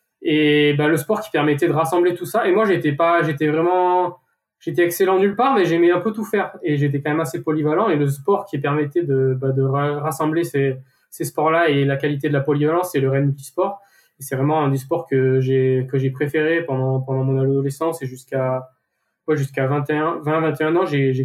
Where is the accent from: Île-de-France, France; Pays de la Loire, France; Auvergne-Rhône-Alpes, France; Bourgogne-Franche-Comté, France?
Auvergne-Rhône-Alpes, France; Donc voilà, pour mon enfance, vraiment dans le Cantal, tourner nature.